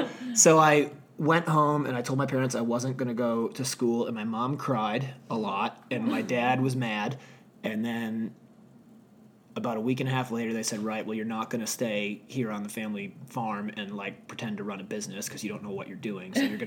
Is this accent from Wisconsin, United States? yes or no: yes; Mequon, Wisconsin, United States; So I was born in St. Mike's Hospital in Milwaukee, Wisconsin.